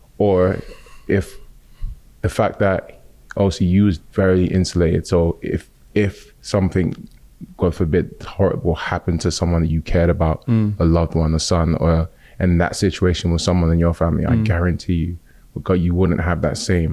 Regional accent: United Kingdom; I'm English, like what am I gonna say? Like, you know, it just didn't, and I'm Nigerian as well.

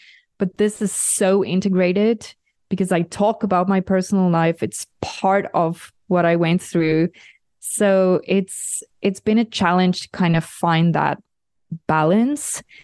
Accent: South Africa; I'm a South African living in Europe.

